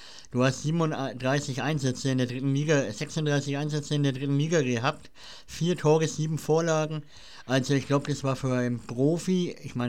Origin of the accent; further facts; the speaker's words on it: Nuremberg, Bavaria, Germany; Das muss sogar ich als Nürnberger gestehen.